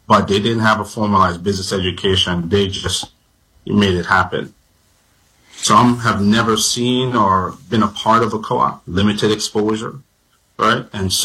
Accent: St. Vincent & Grenadines; I'm from an island now known as Vincent and the Grenadines.

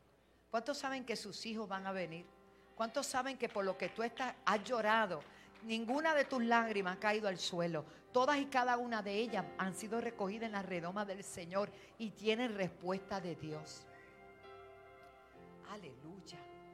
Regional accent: Bayamón, Puerto Rico; yo me crié en Bayamón, estamos en la Guardarraya, somos de Toa Alta, de Bayamón y de Puerto Rico.

